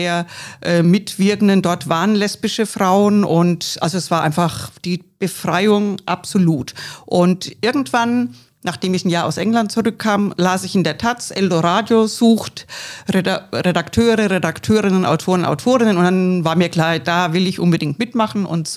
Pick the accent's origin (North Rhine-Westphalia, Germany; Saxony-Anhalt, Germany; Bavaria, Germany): Bavaria, Germany; moved away as an adult; Ich bin aus Bayern emigriert, weil Bayern gerade 1981 eben auch, heute nicht mehr ganz so schlimm, aber wahnsinnig katholisch dominiert ist. Ich komme ja auch aus einer völlig katholischen Gegend, aus einer katholischen Familie.